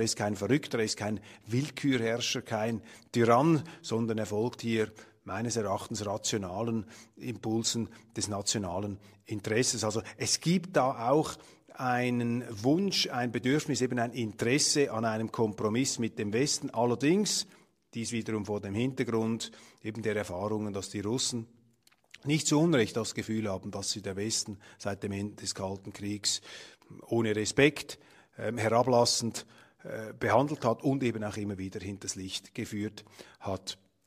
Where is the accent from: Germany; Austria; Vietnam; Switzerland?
Switzerland; also nicht bei uns in der Weltwoche, aber bei uns in der Schweiz, bei uns haben sie das Gegenteil gelesen